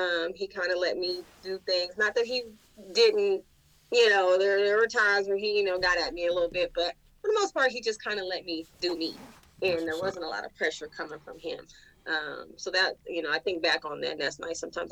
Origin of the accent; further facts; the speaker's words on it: Sacramento, California, United States; hello, I grew up in the South Sac. You know what I mean? I went to school, my elementary school years and middle school years in South Sac.